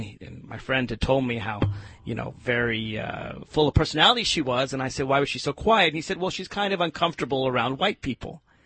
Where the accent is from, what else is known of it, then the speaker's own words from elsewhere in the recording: Nashville, Tennessee, United States; I grew up in Nashville, Tennessee. I'm a third-generation Southerner.